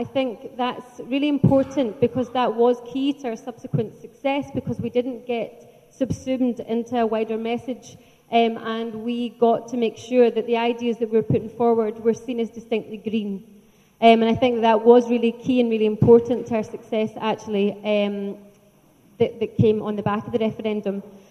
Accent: Scotland, United Kingdom; I am Scottish after all, and that's why we make good friends.

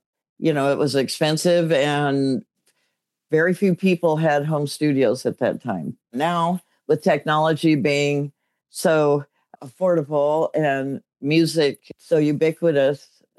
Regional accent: Compton, California, United States; And born and raised in Los Angeles, right. Compton, actually.

